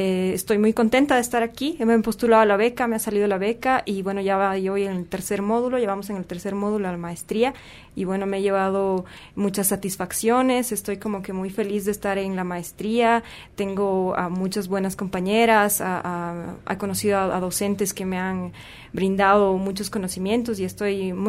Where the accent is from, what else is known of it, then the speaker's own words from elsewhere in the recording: Cochabamba, Bolivia; Yo soy boliviana, soy de Cochabamba, yo he estudiado sociología